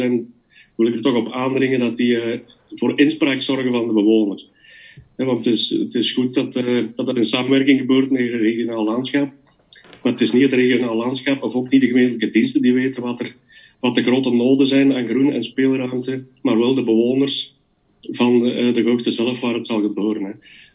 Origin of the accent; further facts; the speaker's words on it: Gompel, Antwerp, Belgium; maar ik ben ook afkomstig van Gompel.